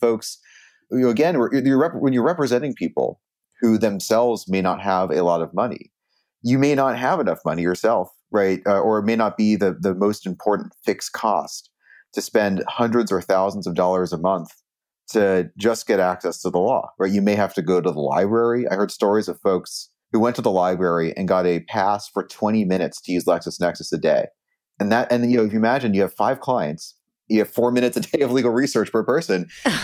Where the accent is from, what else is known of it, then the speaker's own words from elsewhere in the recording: California, United States; I grew up in Silicon Valley, and my dad actually started a internet startup in our garage in 92.